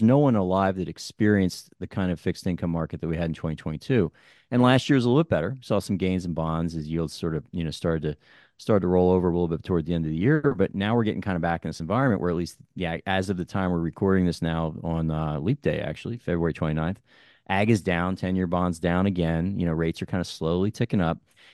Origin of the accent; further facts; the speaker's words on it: New Jersey, United States; also born or lived in New York City; I grew up in New Jersey. I spent 10 years in New York City.